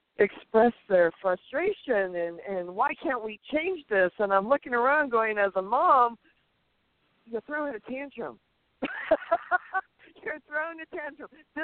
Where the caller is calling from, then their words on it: Monterey, California, United States; Hi, my name is … I'm from Monterey.